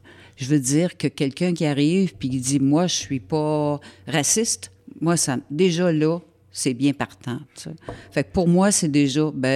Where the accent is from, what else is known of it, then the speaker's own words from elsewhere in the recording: Montreal, Quebec, Canada; also born or lived in Notre-Dame-du-Lac; J'ai 70 ans. Et puis, il y a beaucoup de choses que j'ai faites dans ma vie, point de vue communautaire et tout ça. Moi, je suis née en Rivière-Bleue, ou Notre-Dame-du-Lac, dans le bout du bas du fleuve. Et puis après ça, on est venu à Montréal. Et puis, par la suite, on est resté en banlieue.